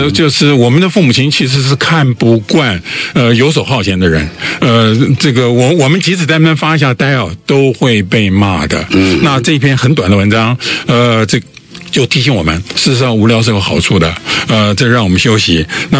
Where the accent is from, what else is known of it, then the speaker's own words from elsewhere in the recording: Taipei, Taiwan; 我小时候在台北市长大的，我们家开门就是我家门前有小河。